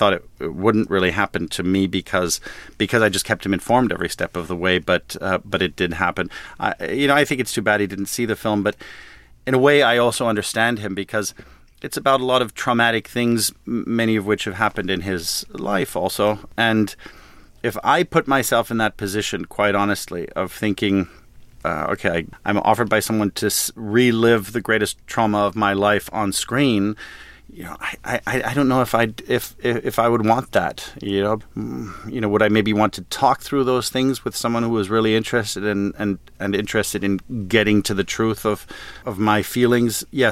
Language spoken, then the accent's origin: English; Berlin, Germany; growing up in Germany, and I grew up mainly in Berlin, so yes, it's, you know, the western part of Berlin, but it's right in the middle of the east.